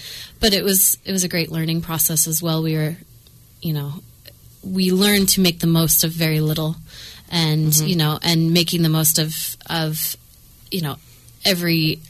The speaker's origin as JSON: {"language": "English", "region": "East Coast", "country": "United States", "said": "I'm from the East Coast, and I was got a job in New York working for a gourmet magazine right out of college."}